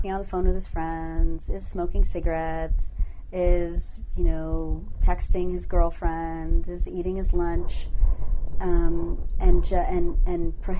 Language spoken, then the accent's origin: English; Berkeley, California, United States; You know, growing up in Berkeley, like, I love being able to choose between 15 different kinds of restaurants from all over the world